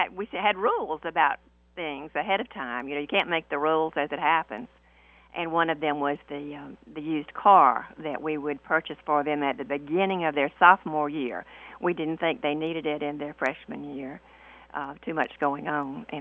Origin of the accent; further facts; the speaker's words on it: South Carolina, United States; Yes, I grew up before the interstate was there. And, of course, we're an hour from Charleston, an hour from Beaufort, and an hour from Orangeburg.